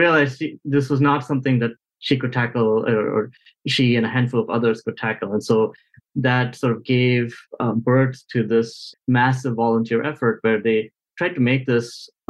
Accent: India; English is a second language; I'm actually from India

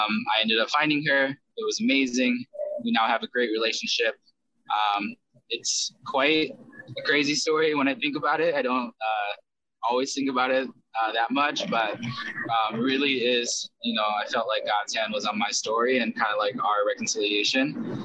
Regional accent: United States; So when I grew up in America, I grew up here in America starting at the age of 5.

